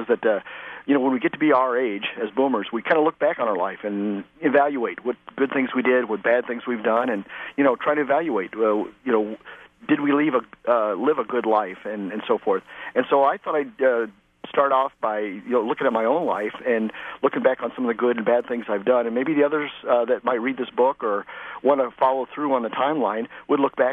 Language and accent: English; Kansas City, Missouri, United States; born there; Actually, I was born in Kansas City, Missouri.